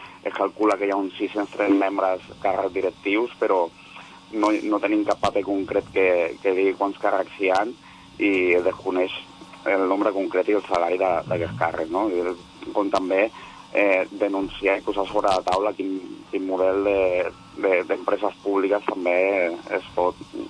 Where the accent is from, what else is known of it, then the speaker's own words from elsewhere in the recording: Santa Coloma, Catalonia, Spain; jo soc de Santa Coloma i normalment convoquem al paràmetre de Santa Coloma